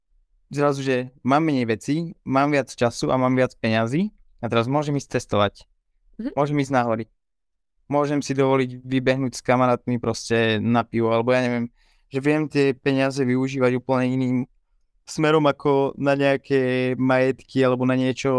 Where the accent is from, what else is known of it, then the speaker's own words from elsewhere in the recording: Žilina Region, Slovakia; odchádzal som vlastne z Oravy